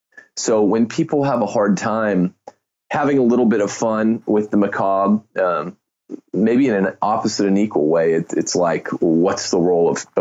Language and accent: English; California, United States; now in Texas; when I grew up in California before I moved to Texas that rejected Halloween.